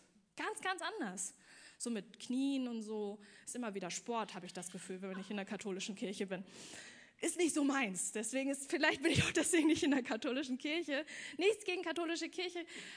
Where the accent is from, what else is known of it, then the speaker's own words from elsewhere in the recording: Magdeburg, Saxony-Anhalt, Germany; born there; ich bin in Magdeburg geboren. Okay, ein Jahr nach der Wende, ne? Ganz wichtig, aber ich bin kein typischer klassischer Ossi.